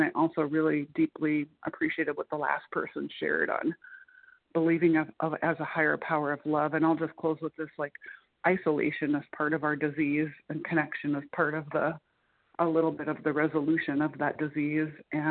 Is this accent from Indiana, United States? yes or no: yes; Muncie, Indiana, United States; I'm from Muncie, Indiana.